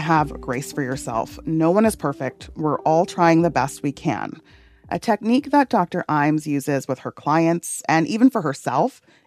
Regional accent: Ghana; As a Ghanaian immigrant, my parents told me that all we had to do was work hard like everyone else

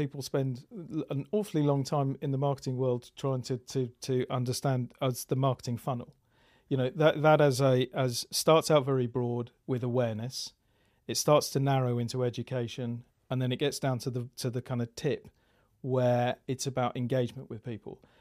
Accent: United Kingdom; now in Austin, United States; Hey, I'm British, living in Austin. Every time I open my mouth, I think I offend people in this city.

